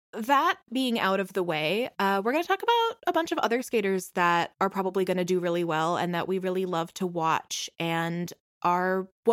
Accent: United States; I say our because I'm American.

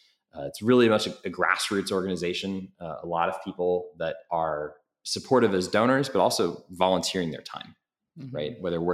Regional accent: Stockton, California, United States; I grew up on Bristol Avenue. So just west of the Miracle Mile.

